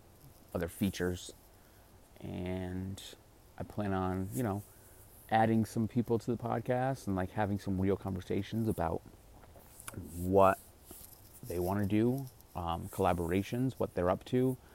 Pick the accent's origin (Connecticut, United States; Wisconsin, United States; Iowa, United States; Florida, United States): Connecticut, United States; also born or lived in California; So now I'm originally from Connecticut, and back in Connecticut now